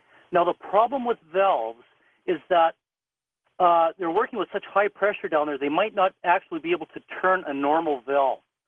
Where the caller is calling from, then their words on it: Canada; I'm calling you from Canada. I've got 20 years experience on the biggest pipeline in the world up here in Canada.